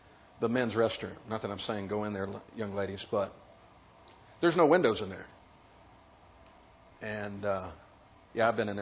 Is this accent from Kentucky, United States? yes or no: yes; Kentucky, United States; growing up in Kentucky, Mammoth Cave, and Donna, I'm sure, has gone there, right?